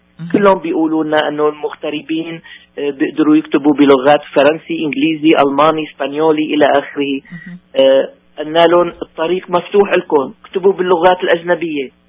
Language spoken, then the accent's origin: Arabic; Aleppo, Aleppo Governorate, Syria; born there; ثم ضمينا تراث مدينة حلب حيث عاش ومات، وهي مثل ما بقولوا بلدي ومدينتي اللي ولدت فيها